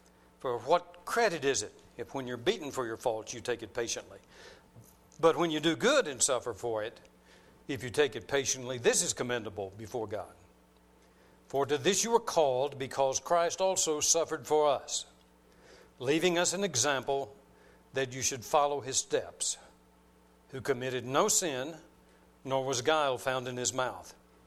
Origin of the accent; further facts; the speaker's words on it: Texas, United States; now in Burnet, United States; But now, Burnet is home. We moved to West Texas when I was very young, 3 or 4 years old, and Dad went to work in the oil field.